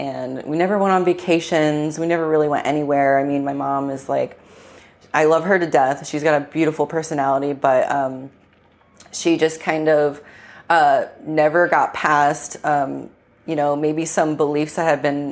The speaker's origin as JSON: {"language": "English", "town": "New Washington", "region": "Ohio", "country": "United States", "tie": "born or raised there", "said": "Lived there for like the beginning of my life. And then the last half, I moved to another small town called New Washington, Ohio. Same thing, super small population."}